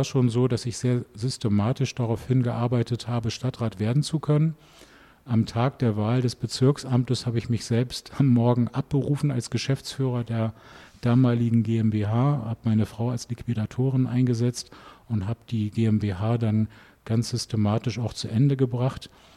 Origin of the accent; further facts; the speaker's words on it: Bremen, Germany; also born or lived in Hamburg; now in Berlin, Germany; bin ich in Bremen geboren und aufgewachsen. Es war dann sogar so gewesen, dass ich späterhin in Bremen gewohnt habe, in Hamburg studiert habe und in Berlin schon gearbeitet habe.